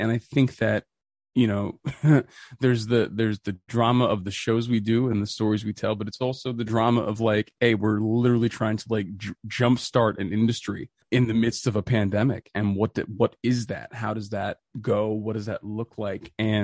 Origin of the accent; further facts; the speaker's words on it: Boston, Massachusetts, United States; my buddy Adam Grossman works for the Red Sox, and I'm from Boston.